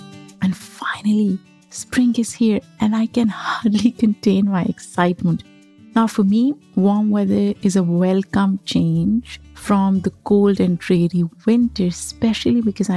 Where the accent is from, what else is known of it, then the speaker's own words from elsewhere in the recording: Pakistan; as I was growing up in Pakistan.